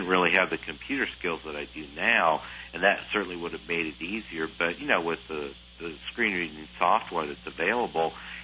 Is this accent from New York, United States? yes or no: no; Seattle, Washington, United States; I grew up in Seattle, Washington, but, you know, went to dental school at Ohio State, so mm-hmm. I was out in Ohio at the time.